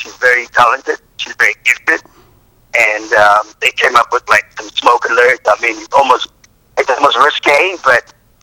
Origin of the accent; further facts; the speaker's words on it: Cape Town, Western Cape, South Africa; Yeah, I'm from Cape Town, and we're going to launch October.